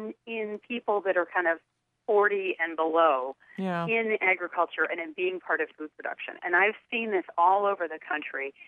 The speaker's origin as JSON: {"language": "English", "town": "Kalamazoo", "region": "Michigan", "country": "United States", "tie": "born or raised there", "said": "I always love coming to Kalamazoo more than any place else because it's still my hometown."}